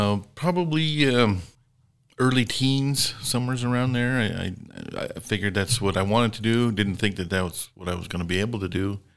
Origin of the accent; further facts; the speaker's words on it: Riverton, Wyoming, United States; also born or lived in Seattle; I'm from the Wind River area. I'm from Riverton. I've been here for most of my life, barring a few years in college and then a sojourn in Seattle.